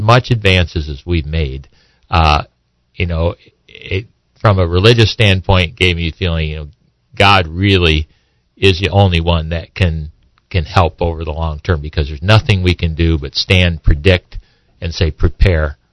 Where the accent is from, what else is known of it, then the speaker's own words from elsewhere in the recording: Philadelphia, Pennsylvania, United States; Well, I come from a well-known city called Philadelphia.